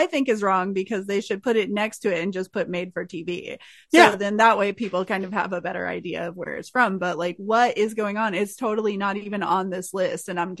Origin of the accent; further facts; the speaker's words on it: Missouri, United States; also born or lived in Nashville; I was a kid, I was born in Nashville, but then I lived in a rural town in Missouri, and it was like, VHS every day.